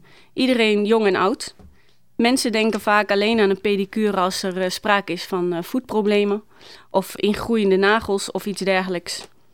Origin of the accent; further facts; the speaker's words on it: Steenwijk, Overijssel, Netherlands; werkzaam als pedicure. Geboren en getogen in Steenwijk. Ik ben getrouwd en moeder van 3 kinderen.